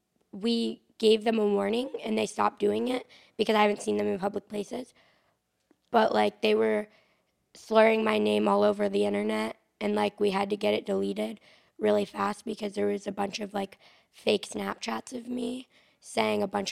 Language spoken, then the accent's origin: English; Ohio, United States; I'm from Ohio.